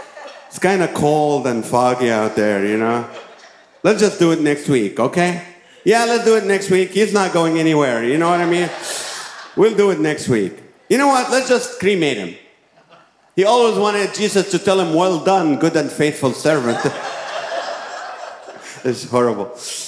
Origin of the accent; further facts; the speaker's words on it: California, United States; I'm from California. You can get arrested for that.